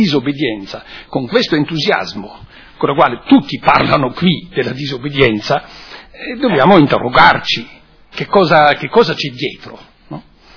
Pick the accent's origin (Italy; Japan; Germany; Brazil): Germany; Italian is a second language; io da tedesco so che cos'è la liberazione dell'Italia